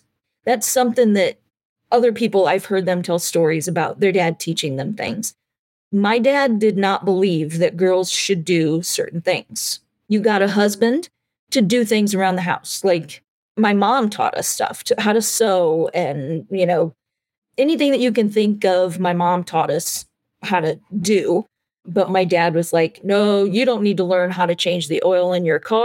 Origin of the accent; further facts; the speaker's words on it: Indiana, United States; I grew up in Indiana, northern Indiana. I have two sisters.